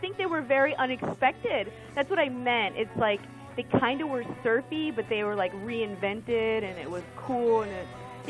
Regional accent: Orlando, Florida, United States; I'm from Orlando, Florida.

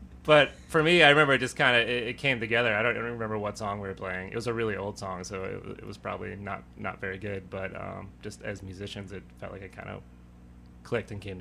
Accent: San Diego, California, United States; I grew up in San Diego, and it was a little bit smaller scene than even Austin, I think.

